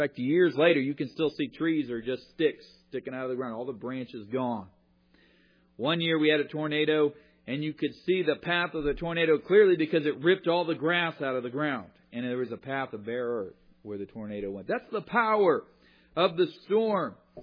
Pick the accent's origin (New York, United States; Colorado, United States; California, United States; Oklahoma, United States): Oklahoma, United States; Of course, I grew up in Oklahoma, and we got some serious storms.